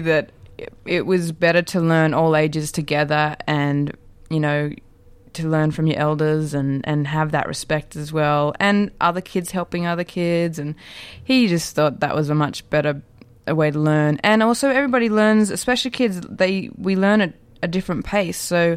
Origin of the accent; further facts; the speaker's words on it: Adelaide, South Australia, Australia; born there; I was born in Adelaide.